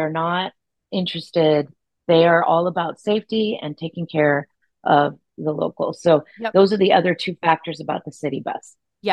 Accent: Hilo, Hawaii, United States; now in Juneau, United States; So this isn't a town. It's so funny. I'm originally from Hilo, Hawaii. Okay. And our population in Hilo is way less than our population in Juneau.

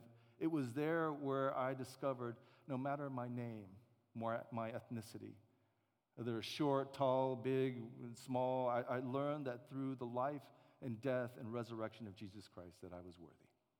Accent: Montgomery, Alabama, United States; accent: Alabama accent; you might hear a slight accent that I have, and that's because I'm from Montgomery, Alabama. And so that's my Alabama accent. And so that's where I grew up.

